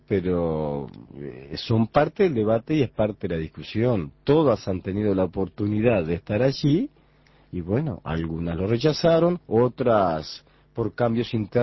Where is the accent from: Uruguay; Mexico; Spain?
Uruguay; somos siendo tan uruguayos como ellos